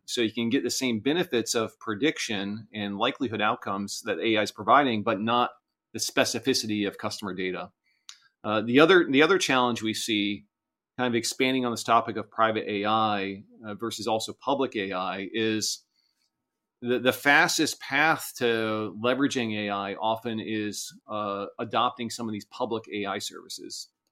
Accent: Florida, United States; I was raised in Florida, grew up a lot of my life going to the Bahamas. My family owned a house in the Bahamas, so very kind of Caribbean, South Florida lifestyle I grew up in.

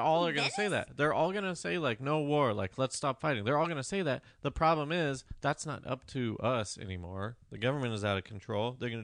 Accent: Georgia, United States; No, I'm just from Georgia.

